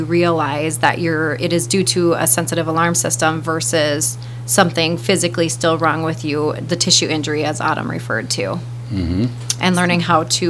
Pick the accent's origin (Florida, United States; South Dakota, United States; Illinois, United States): South Dakota, United States; Milbank